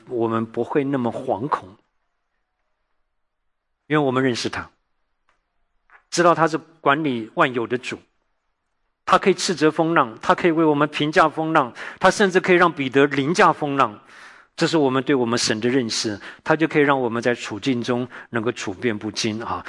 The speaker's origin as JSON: {"language": "Chinese", "country": "Taiwan", "tie": "born or raised there", "said": "我自己在台湾长大的，台湾是多神论，什么都当神啊。"}